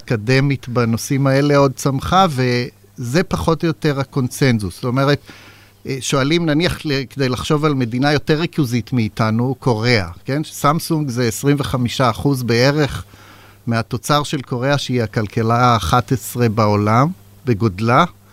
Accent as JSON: {"language": "Hebrew", "town": "Jerusalem", "region": "Jerusalem District", "country": "Israel", "tie": "born or raised there", "said": "אני סבון ירושלמי, גדלתי בירושלים."}